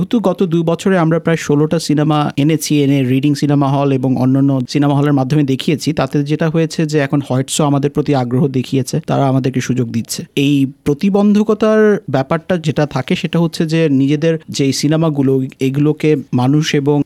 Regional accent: Bangladesh; now in Australia; কিন্তু আমরা বাঙালি এবং বাংলাদেশি যারা আছি এটাকে আমরা আবার বঙ্গজ হিসাবে বলতেই বেশি স্বাচ্ছন্দ্য বোধ করি।

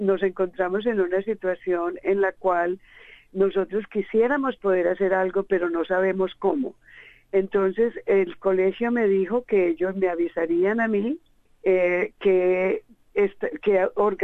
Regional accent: Colombia; saben que soy colombiana

